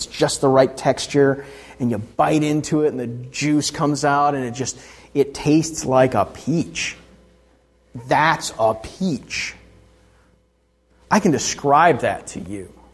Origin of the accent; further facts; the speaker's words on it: South Carolina, United States; as some of you know, I grew up in South Carolina.